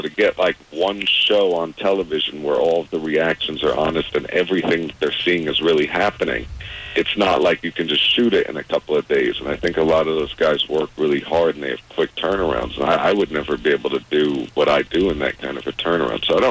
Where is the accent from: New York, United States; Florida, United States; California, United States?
New York, United States; Brooklyn; I was raised in Brooklyn the first 8 years until she got remarried.